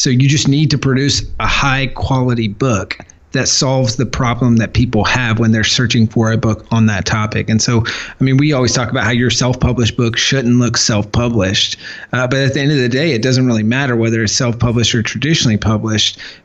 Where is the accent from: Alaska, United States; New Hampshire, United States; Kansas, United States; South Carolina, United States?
South Carolina, United States; Walhalla; I'm originally from Walhalla, South Carolina, a small town in the middle of nowhere, C-level English student